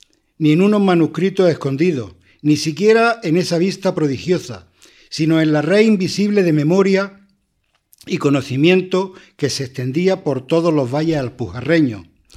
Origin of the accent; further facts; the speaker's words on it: La Guardia, Andalusia, Spain; nacido y criado en La Guardia, en Las Casillas... que ahora que todo el mundo presume, es que yo nací en una... Mira, yo nací en Las Casillas, un 24 de mayo de 1961 a las 11 menos cuarto de la noche.